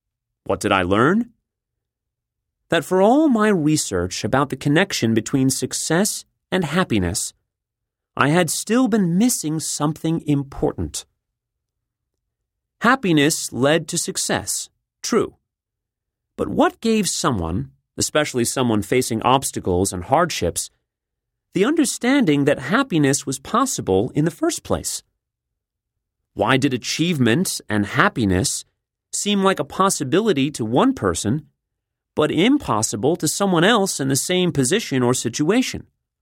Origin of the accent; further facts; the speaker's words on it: Texas, United States; and I'm from Texas, so that's saying something